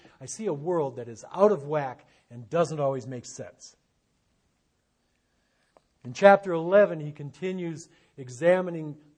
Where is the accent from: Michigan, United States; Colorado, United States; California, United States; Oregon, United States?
Michigan, United States; Detroit; My hometown of Detroit made that mistake when they put all their eggs in the automotive basket.